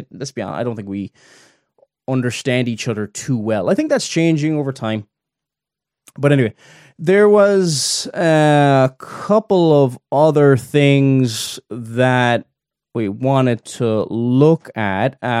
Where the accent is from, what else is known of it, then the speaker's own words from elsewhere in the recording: Ireland; I grew up in the Republic of Ireland.